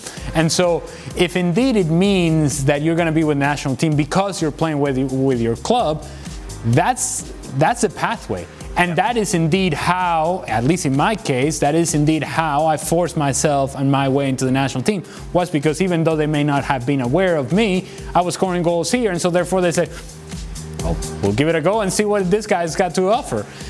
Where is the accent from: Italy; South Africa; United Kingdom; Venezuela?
Venezuela; moved away as an adult; now in United States; because even though I grew up in Venezuela, as I came to college in the United States